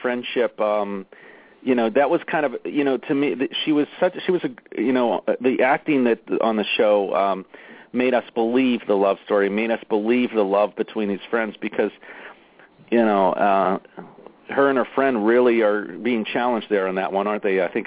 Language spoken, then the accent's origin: English; Pittsburgh, Pennsylvania, United States; She's from my hometown in Pittsburgh.